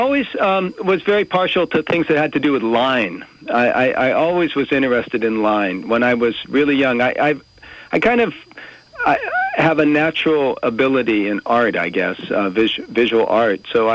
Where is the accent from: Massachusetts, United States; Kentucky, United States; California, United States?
California, United States; Well, I grew up in the Bay Area, and there's a lot of East Asian art around the Bay Area.